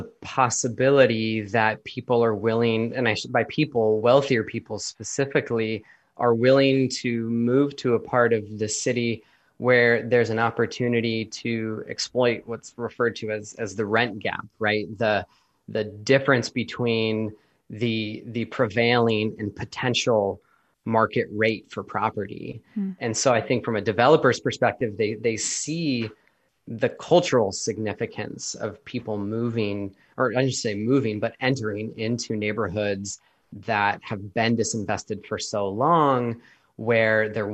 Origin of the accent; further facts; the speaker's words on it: San Diego, California, United States; it was used where I grew up in San Diego as like decoration and planters.